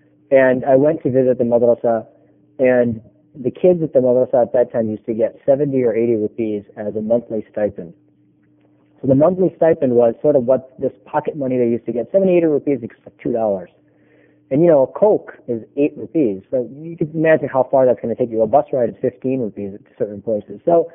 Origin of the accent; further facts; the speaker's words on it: United States; I'm an American.